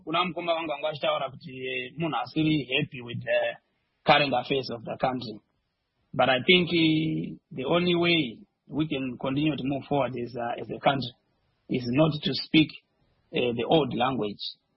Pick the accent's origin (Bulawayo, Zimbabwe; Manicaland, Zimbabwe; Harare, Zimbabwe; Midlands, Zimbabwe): Bulawayo, Zimbabwe; I'm not from Mashona land. I'm from Mashona province. And as a matter of fact, I grew up partly in Bulawayo. I have love for Bulawayo.